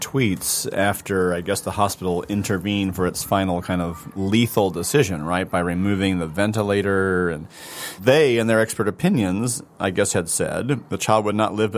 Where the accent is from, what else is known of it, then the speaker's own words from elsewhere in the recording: Oklahoma City, Oklahoma, United States; and I'm apparently from Oklahoma City, and I don't know what's going on here.